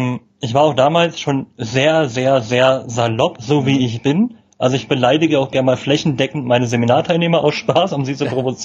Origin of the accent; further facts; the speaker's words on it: Berlin, Germany; Ich bin Berliner und das merkt man.